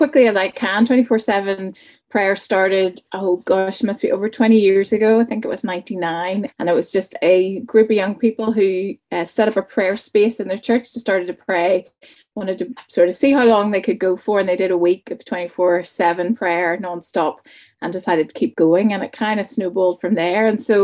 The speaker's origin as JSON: {"language": "English", "town": "Belfast", "region": "Northern Ireland", "country": "United Kingdom", "tie": "born or raised there", "moved": "as an adult", "lives_now": "Dublin, Ireland", "said": "I am coming to you from Dublin today. So I grew up in Belfast, in East Belfast, then I moved down to Dublin to study, and I met my husband, and I never left."}